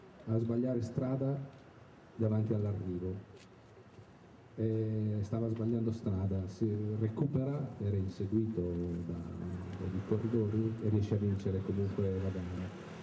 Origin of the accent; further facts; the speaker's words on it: Reggio Emilia, Emilia-Romagna, Italy; born there; Io sono nato a Reggio, da bambino io avevo